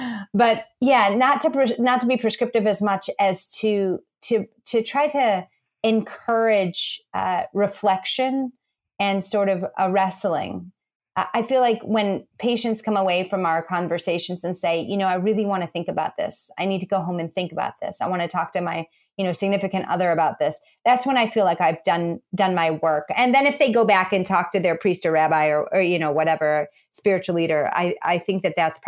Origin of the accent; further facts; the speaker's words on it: Midwest, United States; But, you know, I'm a kid from the Midwest and grew up in church.